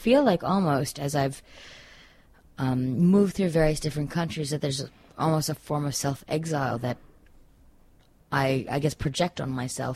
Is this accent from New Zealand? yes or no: no; Tanzania; now in New York, United States; ethnically I'm Indian. I grew up in Tanzania, but had, I guess, the privilege of being Canadian and living in New York.